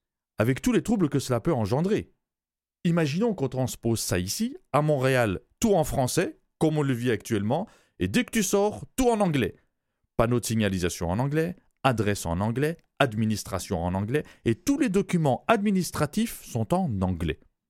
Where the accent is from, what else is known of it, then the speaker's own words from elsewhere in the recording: Belgium; je l'ai déjà vécu dans mon pays natal, la Belgique. Les disputes et les conflits linguistiques, je suis né avec.